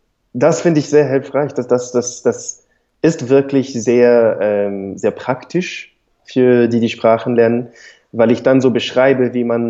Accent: England, United Kingdom; accent: English; German is a second language; Für mich aber als Engländer mit deutlichem englischen Akzent ist es eher schwieriger zu sagen, ich verstehe dein Englisch nicht.

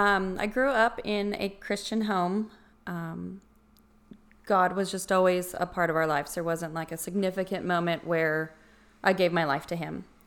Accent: Arizona, United States; In Arizona.

